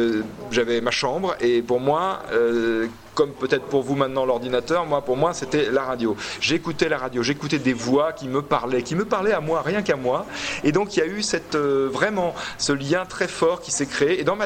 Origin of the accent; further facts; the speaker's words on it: Clermont-Ferrand, Auvergne-Rhône-Alpes, France; now in Paris, France; enfin chez moi, à Clermont-Ferrand. Et puis après, je suis monté à Paris, comme on dit